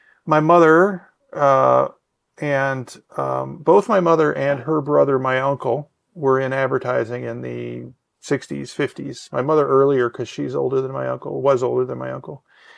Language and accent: English; Illinois, United States; Well, when I was growing up, I grew up outside Chicago